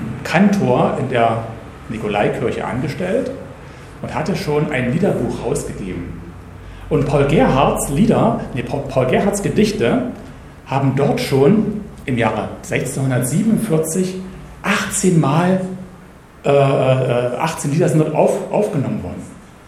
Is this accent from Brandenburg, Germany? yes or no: yes; Guben, Brandenburg, Germany; in der Nähe meiner Heimatstadt Guben